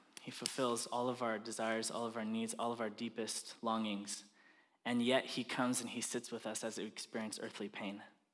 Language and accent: English; Japan; I grew up in Japan as a missionary kid and pastor's kid